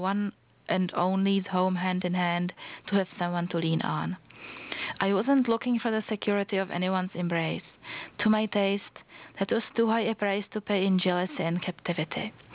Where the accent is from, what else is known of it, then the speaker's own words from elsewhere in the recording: Prague, Czechia; Well, I come from Prague, which is Bohemia, so I would probably more or less live in Prague.